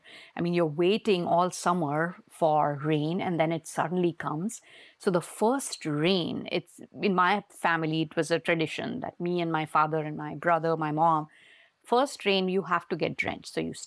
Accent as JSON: {"language": "English", "country": "India", "tie": "born or raised there", "also_born_or_lived": "Mumbai", "lives_now": "United States", "said": "But that's where I grew up in India. Then I moved to Mumbai and I lived most of my working life in Mumbai and obviously traveled through work in different cities. And then, I came to the US after I got married."}